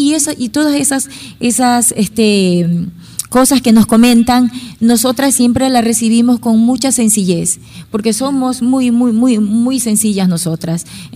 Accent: Ecuador; somos ecuatorianas, esto es nuestro orgullo de ser ecuatorianas, de haber nacido en esta patria chica

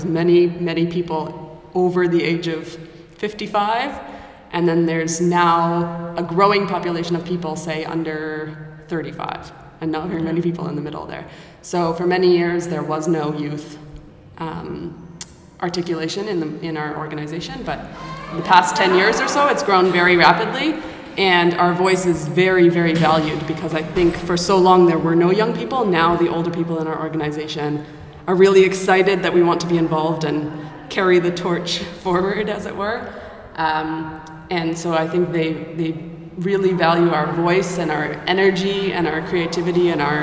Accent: Canada; I'm from Canada

